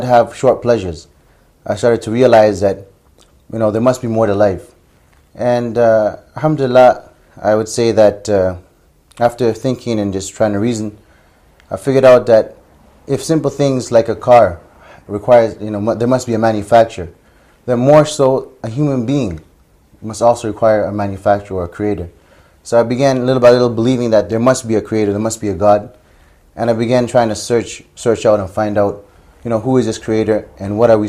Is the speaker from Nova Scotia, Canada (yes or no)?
no; Toronto, Ontario, Canada; My parents originally were Muslims, alhamdulillah, but person being born and raised in Toronto, in Canada, I wasn't raised believing in a particular way or a particular religion.